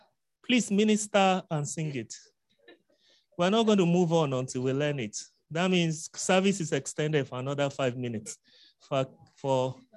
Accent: Kwara, Nigeria; I'm from Kwara State in Nigeria. It's somewhat savanna. It's not really north for those of you who call us north. We're not north. We're Yorubas.

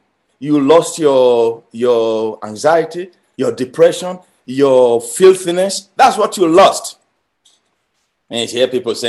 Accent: Ecuador; my hometown in Ecuador.

